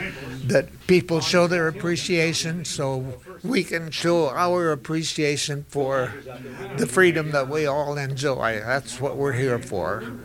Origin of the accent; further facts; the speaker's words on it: Northwest, United States; We came back to the United States, and I was from the Northwest.